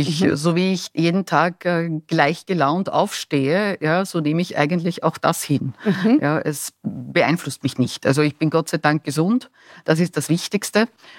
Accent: Lower Austria, Austria; born there; moved away as an adult; now in Vienna, Austria; Ich bin geboren in der Nähe von Krems in einem kleinen Dörfchen und bin nach meiner Schulzeit dann nach Wien gegangen

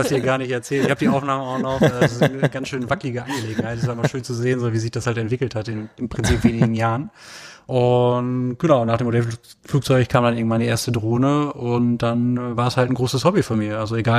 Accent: Rheda-Wiedenbrück, North Rhine-Westphalia, Germany; ich komme halt hierher aus Reda-Wiedenbrück

